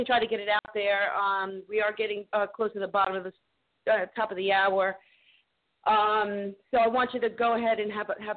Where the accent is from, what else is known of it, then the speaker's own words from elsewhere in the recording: New York City, New York, United States; now in Florida, United States; you're real New Yorkers, and I'm a New Yorker, and I've been in Florida for 7 years